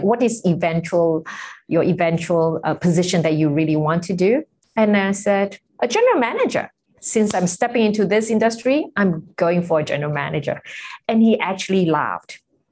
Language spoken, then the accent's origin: English; Singapore; now in Bangkok, Thailand; I'm from Singapore. I've lived in Thailand for over 30 years, and in Thailand … for short.